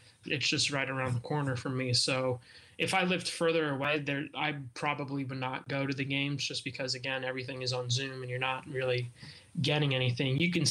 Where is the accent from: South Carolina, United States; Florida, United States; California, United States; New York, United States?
New York, United States; I grew up in the Bronx, just miles away from Yankee Stadium, and downtown New York obviously is home of the Knicks.